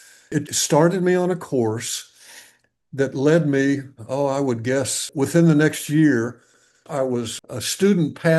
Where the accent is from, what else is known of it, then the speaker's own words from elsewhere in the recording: Austin, Texas, United States; And though I'm originally from Texas, in fact, I'm so Texan, my father, who was stationed in Washington, D.C. as a military policeman in the Air Force, took my mother to Bergstrom Air Force Base in Austin, Texas, so I could be born in the city of his father